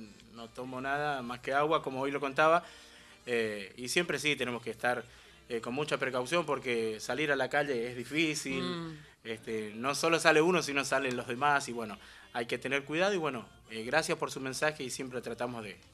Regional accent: Corrientes, Argentina; somos provincianos de Corrientes.

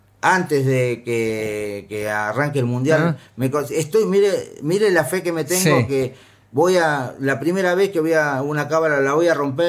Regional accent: Ituzaingó, Buenos Aires Province, Argentina; soy de Ituzaingó, pero esto, antes de venir vivía a 4 cuadras del obelisco enfrente del Ministerio de Desarrollo Social.

